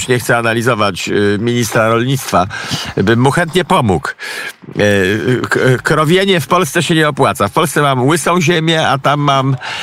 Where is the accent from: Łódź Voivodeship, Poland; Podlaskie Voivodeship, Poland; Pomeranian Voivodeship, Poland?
Pomeranian Voivodeship, Poland; Zapytaj górala zresztą, co ja jestem kociewiak, to ja się nie znam.